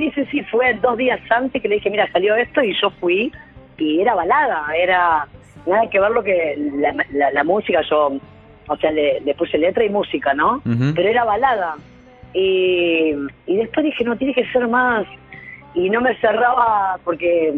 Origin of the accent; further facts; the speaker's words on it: Santa Teresita, Buenos Aires Province, Argentina; un bar de Santa Teresita, yo soy de Santa